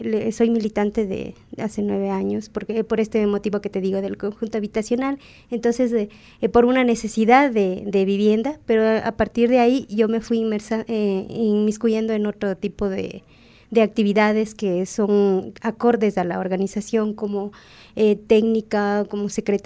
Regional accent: Mira, Carchi, Ecuador; now in Cotacachi, Ecuador; Contarte que sí, soy de Mira, llegué en Cotacachi por relaciones laborales

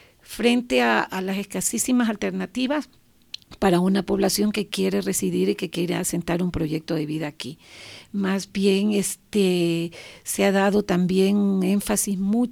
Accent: Ecuador; hemos vivido como población ecuatoriana todo el flujo migratorio de ecuatorianos

